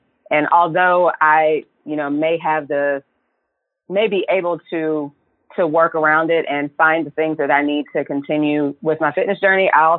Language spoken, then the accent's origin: English; Virginia, United States; Right now, heavily growing in Virginia and DC, which I'm from Virginia.